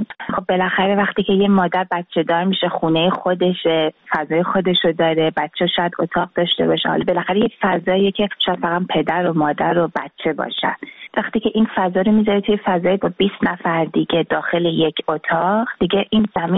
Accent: Tehran, Tehran Province, Iran; born there; من در زندان اوین به دنیا آمدم سال 62

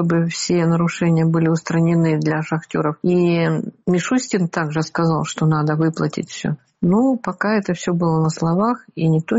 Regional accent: Russia; Я россиянка, и я хочу гордиться своей страной и жить в ней прямо, а не на полусогнутых.

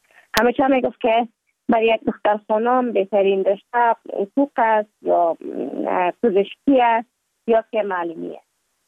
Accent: Kabul, Afghanistan; also born or lived in Mazar-i-Sharif; بعد از تولد ما تا 5 سالگی ما در مزار بودیم، بعد نقل کابل شدیم چون به اساس کاروبار که پدر جانم داشت ما در کابل زندگی نکردیم و ما مکتب در اونجا خواندم. دوره طفولیت ما در کابل سپری کردیم

